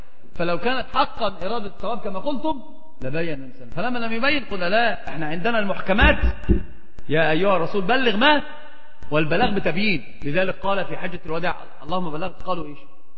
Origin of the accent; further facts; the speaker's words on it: Alexandria, Alexandria Governorate, Egypt; accent: Alexandrian; فقلت اسكندراني لهجتي لكنتي في اسكندرية